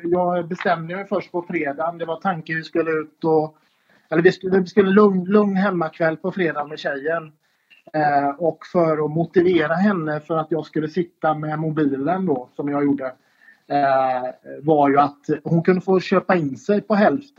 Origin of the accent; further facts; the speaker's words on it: Jönköping, Jönköping County, Sweden; now in Gothenburg, Sweden; Jag är från Jönköping, men jag inflyttade i Göteborg år 2000 då.